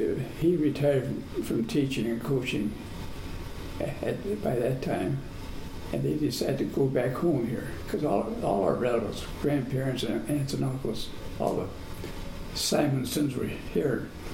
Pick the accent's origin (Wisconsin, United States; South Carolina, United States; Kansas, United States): Wisconsin, United States; Baraboo; born there; You know, I was born in Baraboo.